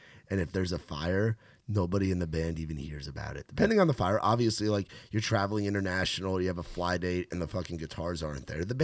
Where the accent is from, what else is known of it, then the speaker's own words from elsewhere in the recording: New York, United States; it reminds me of that feeling, like, growing up in New York, where there is just this energy and just this excitement